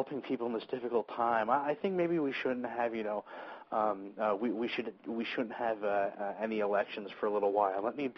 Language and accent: English; New Jersey, United States; I'm from Jersey originally, and just with all the trips back and forth to the city and whatnot